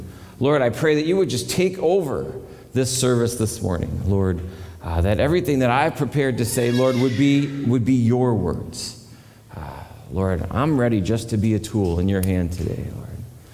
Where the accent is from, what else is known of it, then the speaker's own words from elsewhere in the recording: New York, United States; And I'm from New York, and so it was really wintry.